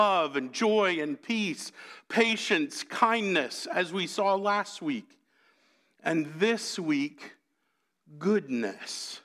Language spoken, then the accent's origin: English; New England, United States; You got to remember, I grew up in the Episcopal Church in New England